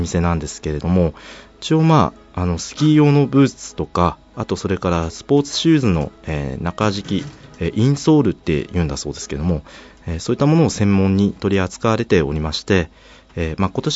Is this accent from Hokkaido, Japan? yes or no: yes; Hokkaido, Japan; 今住んでるところって割と萌岩山に近いところなんですが、まあ、生まれ育ったところっていうのは、まあ、もっと萌岩山に近いところでして、